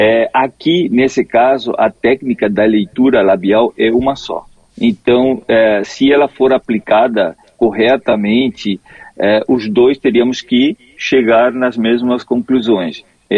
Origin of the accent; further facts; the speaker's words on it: Corrientes, Argentina; moved away as an adult; now in Florianópolis, Brazil; Eu sou de Corrientes, na Argentina, e eu tô morando aqui no Brasil, em Florianópolis, há 17 anos.